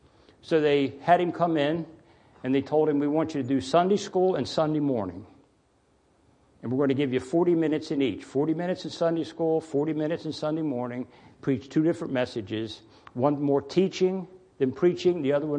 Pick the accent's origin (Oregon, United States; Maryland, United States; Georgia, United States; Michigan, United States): Maryland, United States; Baltimore; Everybody here that's been coming knows I'm from Baltimore. I've talked about it enough. Well, as a kid in Baltimore City, the year is 1958.